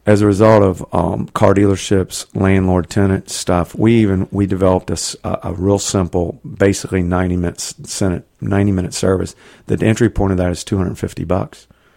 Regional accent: Southeast, United States; accent: southeastern; And we are, you can tell from my accent, sort of a southeastern company.

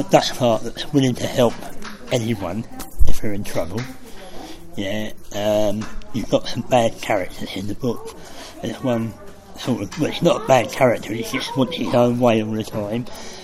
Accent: London, United Kingdom; I'm actually from London. I'm born in London. I moved up to Durham.

